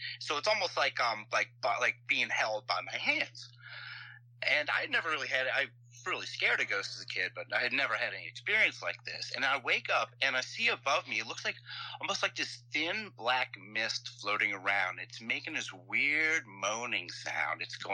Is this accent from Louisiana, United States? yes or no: yes; New Orleans, Louisiana, United States; This was in New Orleans. I'm from New Orleans originally.